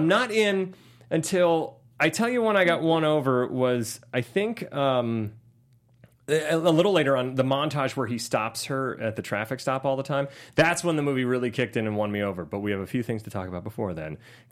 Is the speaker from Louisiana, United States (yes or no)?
no; Ohio, United States; Fact check. I'm from Ohio. That is not the state bird.